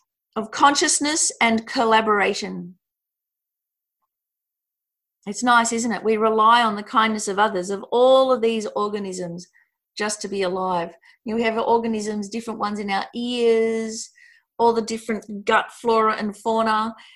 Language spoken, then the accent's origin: English; Australia; If we're Australian and we go overseas, whether we are aware of it or not, we represent Australia. How we are is how other people will relate with Australians.